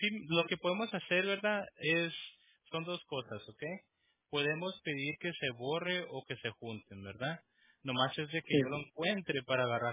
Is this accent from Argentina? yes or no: no; Prescott Valley, Arizona, United States; en Prescott, Arizona, fui donde nací. Soy de Prescott Valley, ¿verdad? Pero no había un hospital antes, ¿no?